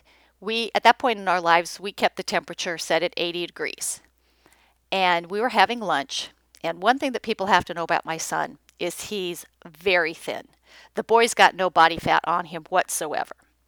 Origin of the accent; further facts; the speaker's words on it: Los Angeles, California, United States; You see, I grew up in Los Angeles. I learned to drive on the highways.